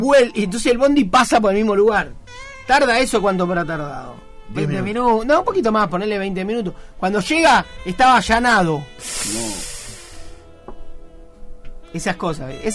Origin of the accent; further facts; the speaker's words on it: Argentina; Yo soy argentino y nacionalista, moderadamente, pero soy.